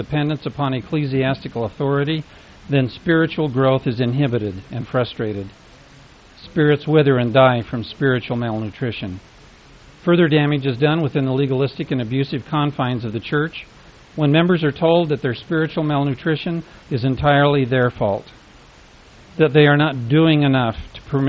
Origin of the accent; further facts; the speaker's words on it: Glendale, California, United States; As a child growing up in the Glendale, California stake, I loved to attend sacrament meeting